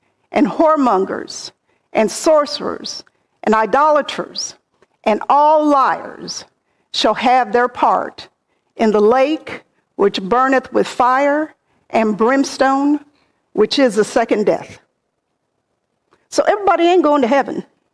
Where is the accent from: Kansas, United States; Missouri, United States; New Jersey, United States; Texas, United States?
Kansas, United States; a little girl, growing up in Kansas, I attended Sunday school. And it was because our daddy